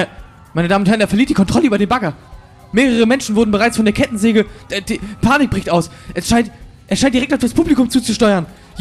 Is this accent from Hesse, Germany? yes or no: no; Cologne, North Rhine-Westphalia, Germany; ich als Kölner springe auch gerne mal in den Rhein.